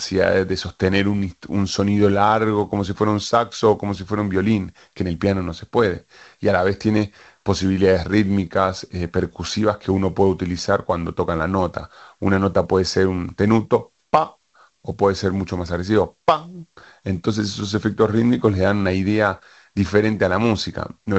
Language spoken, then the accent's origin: Spanish; Mendoza, Argentina; Yo vengo de una zona de Argentina que es Mendoza, muy reconocida por el vino, pero también muy reconocida por la tonada, un territorio que aún está poblado de gauchos